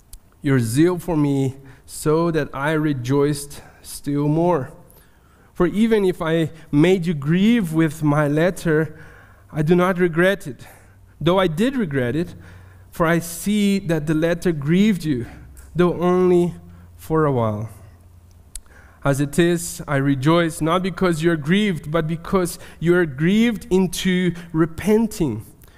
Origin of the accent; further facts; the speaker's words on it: Brazil; English is a second language; I am originally from Brazil. That's where the thick accent comes from. And we are emotional people.